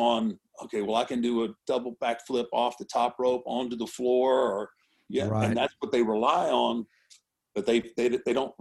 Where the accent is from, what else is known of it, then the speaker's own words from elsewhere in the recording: Houston, Texas, United States; So I grew up in Houston with Paul Bosch.